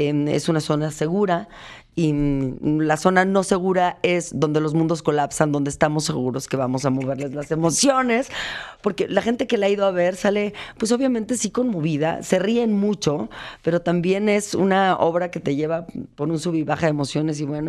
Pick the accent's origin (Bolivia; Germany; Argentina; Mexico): Mexico; Soy un mexicano